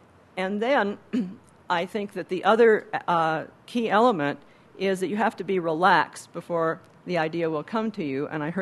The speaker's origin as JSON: {"language": "English", "town": "Aspen", "region": "Colorado", "country": "United States", "said": "I'm from Aspen."}